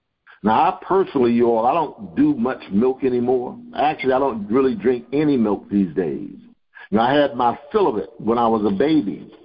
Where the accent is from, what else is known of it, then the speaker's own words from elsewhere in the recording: Miami, Florida, United States; Now, I remember when I was a youngster growing up in Miami